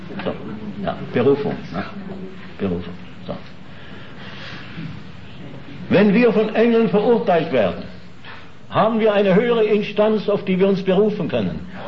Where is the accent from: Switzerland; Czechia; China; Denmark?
Switzerland; Schaffhausen; Ich bin in Schaffhausen im Waisenhaus aufgewachsen, Itten.